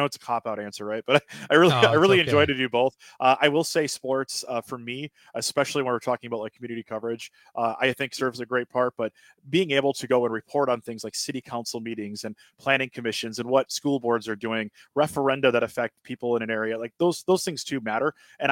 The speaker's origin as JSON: {"language": "English", "region": "Wisconsin", "country": "United States", "tie": "born or raised there", "also_born_or_lived": "Milwaukee / Madison", "said": "I grew up in the Northwoods. I spent almost 10 years living between Milwaukee and Madison in those media markets. And now for the last few years, I live in southwestern Wisconsin in what's known as the Driftless area."}